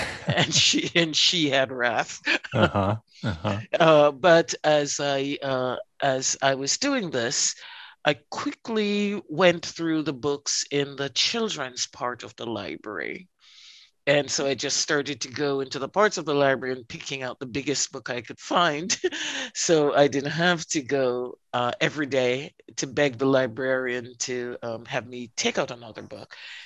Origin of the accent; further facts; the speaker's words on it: Jamaica; I was actually born on a slave plantation, as I've discovered recently in doing family genealogical history in rural Jamaica. And I stayed in the rural parts for the first 11 years of my life.